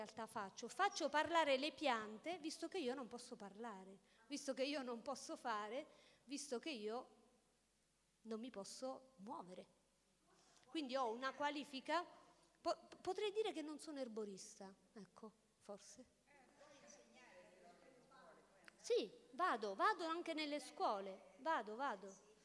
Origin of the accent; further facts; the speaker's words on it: Sulmona, Abruzzo, Italy; Io vengo da Sulmona e sono originaria di Pacentro, che ha le pendici della Maiella.